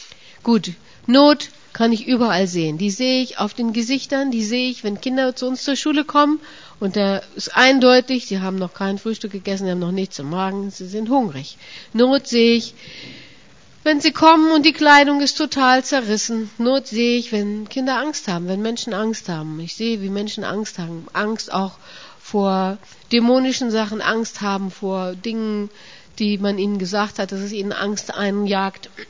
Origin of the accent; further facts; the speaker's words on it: Kenya; now in Germany; Bei uns in Kenia sind es immer so mindestens 25, meistens aber über 30 Grad. Und wenn es dann etwas unter 20 geht, ist mir in Deutschland immer ganz furchtbar kalt. Nach 19 Jahren hat man sich daran gewöhnt.